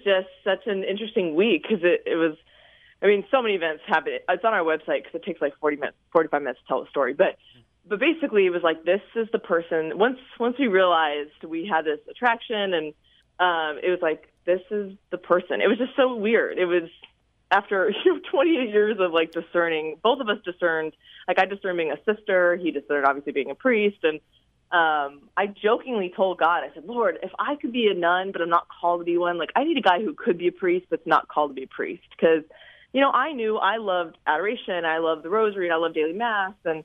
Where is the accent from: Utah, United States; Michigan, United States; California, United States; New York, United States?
California, United States; because Bobby's from Florida, I'm from California, so of course we meet, Pennsylvania.